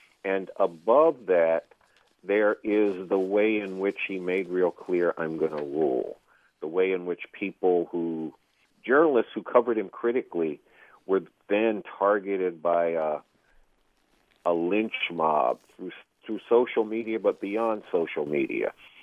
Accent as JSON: {"language": "English", "region": "New York", "country": "United States", "said": "But look, I'm from New York."}